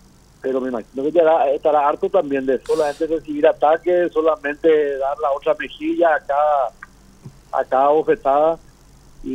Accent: Paraguay; Yo tengo toda la ilusión como ciudadano paraguayo

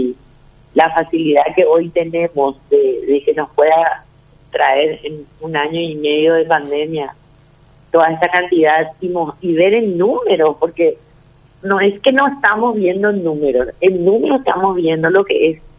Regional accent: Paraguay; como paraguayos

